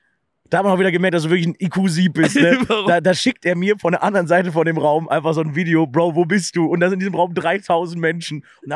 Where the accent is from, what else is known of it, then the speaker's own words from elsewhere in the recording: Bad Oeynhausen, North Rhine-Westphalia, Germany; Wir sind, glaube ich, dreimal umgezogen, bevor wir hier gelandet sind. Also pretty simple eigentlich, aber normal groß geworden bin ich in Bad Oeynhausen.